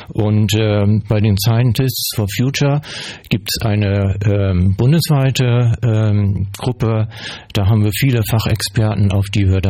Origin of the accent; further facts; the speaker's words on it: Lower Saxony, Germany; born there; ich komme aus Zitilien-Groden, gebürtig aus Ostfriesland, also hier aus der Region, kann man sagen.